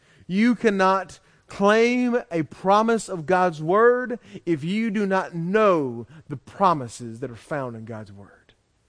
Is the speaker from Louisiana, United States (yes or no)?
yes; Louisiana, United States; Doesn't matter that we're Americans, doesn't matter that we're from Louisiana and we're hashtag Louisiana strong